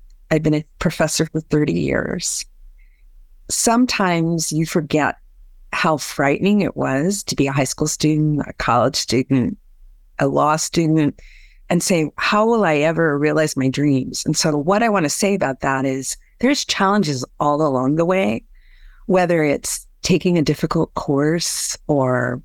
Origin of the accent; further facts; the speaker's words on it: Arizona, United States; Yeah, so I grew up in Arizona. Arizona is a very big state. It's the sixth largest state in the country.